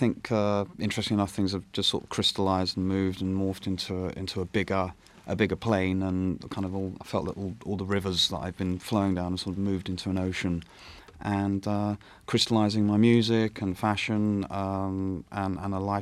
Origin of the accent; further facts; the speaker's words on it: London, United Kingdom; I grew up on the King's Road in London, which was the hub of music, fashion, and lifestyle from the 60s, 70s